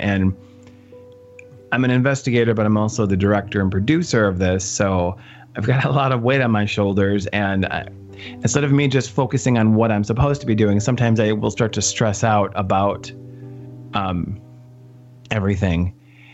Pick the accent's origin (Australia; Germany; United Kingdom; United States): United States; Milwaukee, Wisconsin; For me, it was the Pabst Theater and the Riverside Theater growing up in Milwaukee.